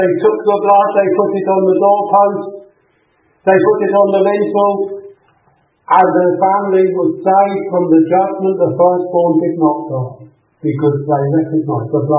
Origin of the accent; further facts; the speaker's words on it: United Kingdom; I'm a British. I was born into a Christian country. I go to church.